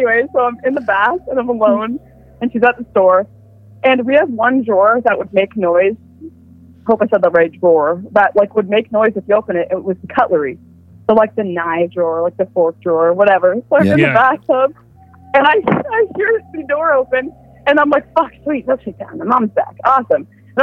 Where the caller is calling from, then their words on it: Ontario, Canada; calling from Ontario.